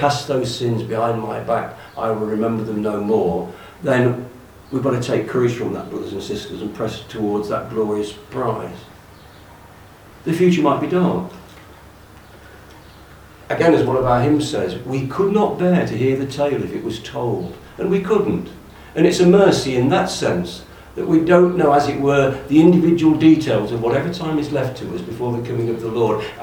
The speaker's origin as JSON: {"language": "English", "region": "Midlands", "country": "United Kingdom", "tie": "born or raised there", "said": "whereas my hometown in the Midlands is gripped with snow."}